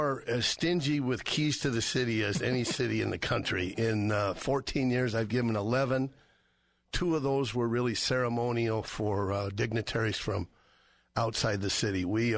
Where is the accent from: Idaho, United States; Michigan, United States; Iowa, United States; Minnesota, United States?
Idaho, United States; Boise; You know, I'm from Boise. I grew up along with you here.